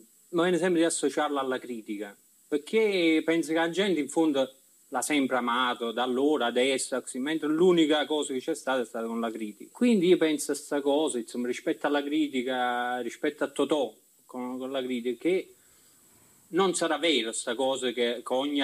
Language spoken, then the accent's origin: Italian; Naples, Campania, Italy; Io sono napoletano